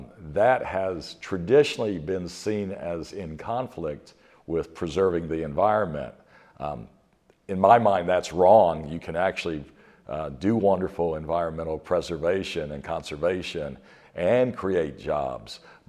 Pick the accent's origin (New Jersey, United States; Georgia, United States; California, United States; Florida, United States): Georgia, United States; Yeah, I'm a Georgia boy. I'm from DeKalb County, Georgia, and grew up, went to public schools.